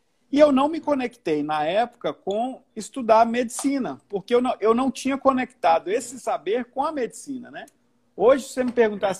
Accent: Minas Gerais, Brazil; moved away; Sou mineiro, moro no Rio Grande do Sul

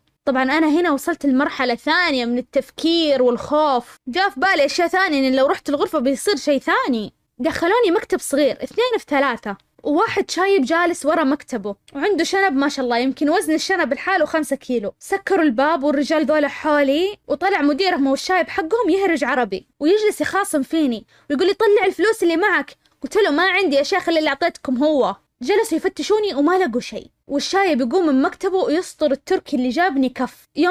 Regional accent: Saudi Arabia; قال لي أنت من وين؟ قلت له أنا من السعودية

